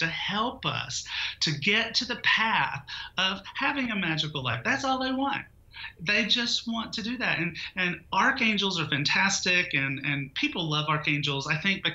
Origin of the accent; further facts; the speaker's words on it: Knoxville, Tennessee, United States; growing up in Knoxville, Tennessee, you know, there were not a lot of spiritual teachers just hanging around